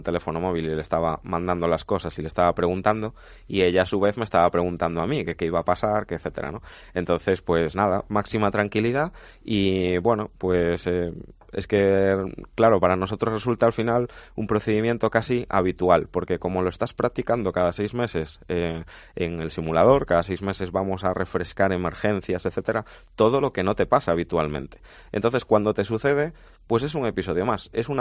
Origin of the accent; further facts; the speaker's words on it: A Coruña, Galicia, Spain; cuando era también alumno piloto allí en Galicia, porque yo soy de La Coruña.